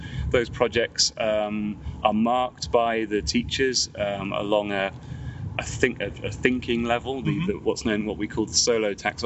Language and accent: English; England, United Kingdom; So I come from England, so I'm struggling more than other people as well.